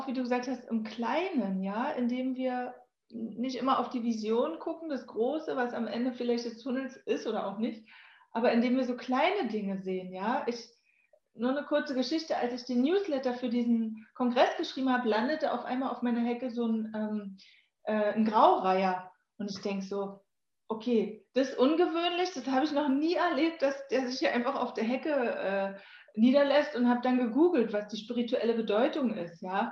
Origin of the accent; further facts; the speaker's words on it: Berlin, Germany; born there; Stadtmensch, ich bin in Berlin geboren, da interessieren die Vögel niemanden